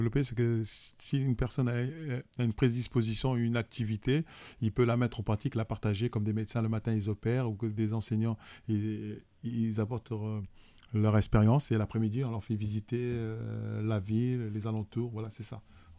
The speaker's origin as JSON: {"language": "French", "country": "Republic of the Congo", "said": "Moi, je suis originaire de Congo-Brazzaville"}